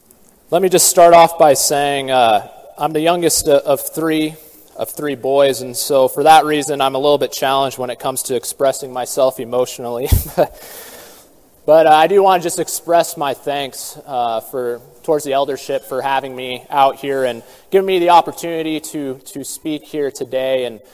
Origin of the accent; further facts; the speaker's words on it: Seattle, Washington, United States; I'm originally from the Seattle area.